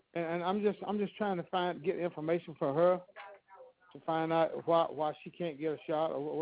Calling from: North Carolina, United States; Yeah, I'm calling from North Carolina here.

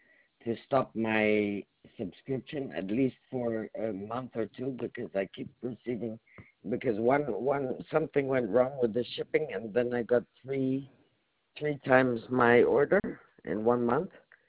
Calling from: Netherlands; I'm calling you from Holland.

